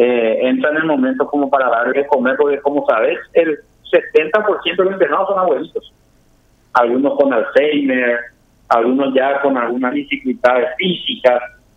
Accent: Coronel Bogado, Itapúa, Paraguay; yo soy de acá, nací en este hospital que ahora estoy como director

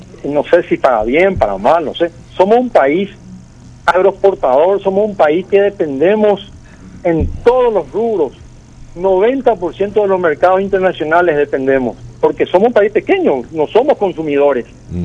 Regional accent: Paraguay; Yo soy paraguayo

